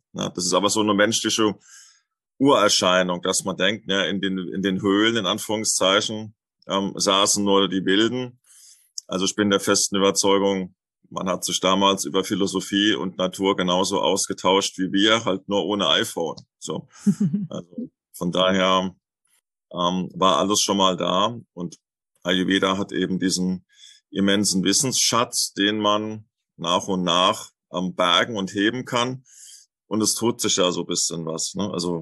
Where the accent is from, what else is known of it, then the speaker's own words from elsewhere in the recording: Lorsch, Hesse, Germany; Also ich bin ja aufgewachsen in Lorsch in Südhessen.